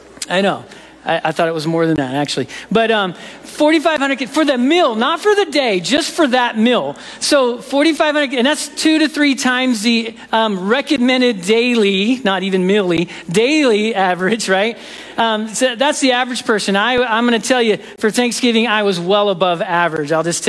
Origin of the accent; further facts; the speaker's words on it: Alaska, United States; now in Fairbanks, United States; We're from Southeast Alaska. We're just wet all the time.